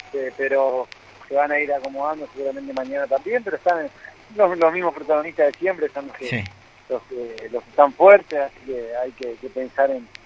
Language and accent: Spanish; Misiones, Argentina; pelear por la carrera en Misiones, que es uno de los sueños que tengo, poder ganar en turismo carretera en mi tierra